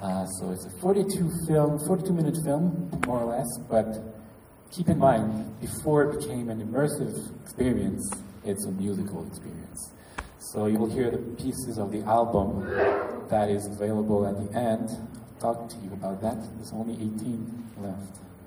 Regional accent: France; accent: French; English is a second language; sorry, my French accent, Terry.

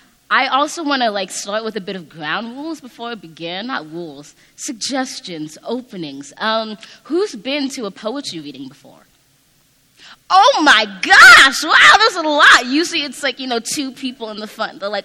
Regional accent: Los Angeles, California, United States; now in Boston, United States; I'm from Los Angeles, California

